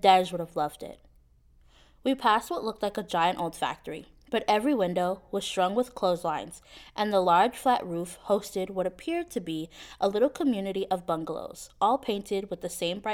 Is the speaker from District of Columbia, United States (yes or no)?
no; New Jersey, United States; I grew up in Jersey. I'm tougher than I look.